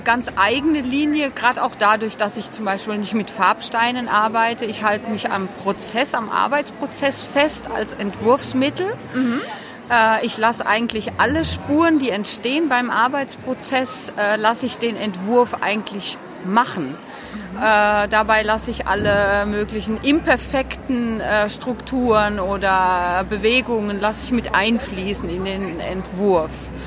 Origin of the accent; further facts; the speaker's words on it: Germany; moved away as an adult; now in Friesland, Netherlands; Ich bin eigentlich von Ursprung komme ich aus Deutschland. Aber ich bin schon seit 20 Jahren in Holland durch die Liebe hierher gekommen.